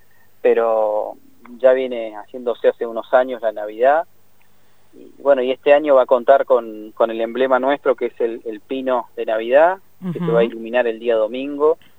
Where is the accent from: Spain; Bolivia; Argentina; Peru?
Argentina; Zapala, Neuquén; Y saludo a la gente de Zapala, mi ciudad natal.